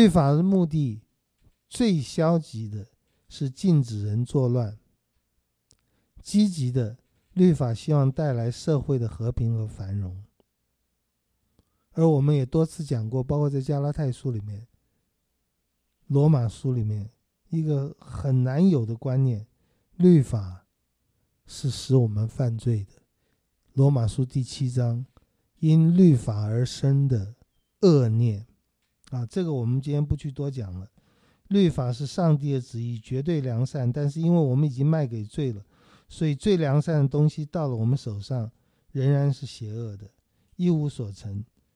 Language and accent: Chinese; China; Law 的神圣和尊贵是我们中国人很难想象的